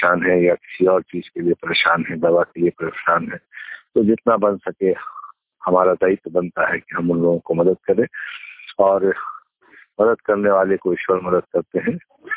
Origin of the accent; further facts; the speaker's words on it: Bihar, India; और चूंकि मैं बिहार का रहने वाला हूँ